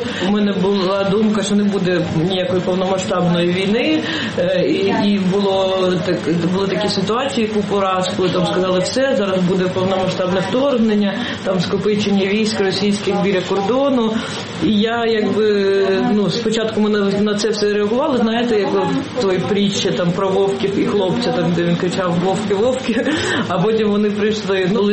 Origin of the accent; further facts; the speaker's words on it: Kharkiv, Kharkiv Oblast, Ukraine; І я сама з Харкова